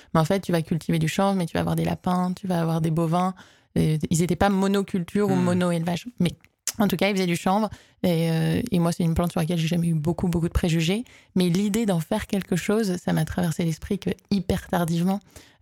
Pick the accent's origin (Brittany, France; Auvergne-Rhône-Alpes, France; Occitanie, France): Brittany, France; also born or lived in Nantes; J'ai grandi en Bretagne, j'ai grandi à côté de Rennes. Et après, j'ai évolué vers Nantes, donc qui est en Bretagne d'après moi.